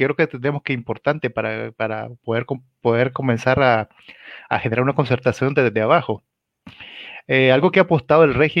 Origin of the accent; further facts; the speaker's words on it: León, Nicaragua; yo vengo de León, ¿no?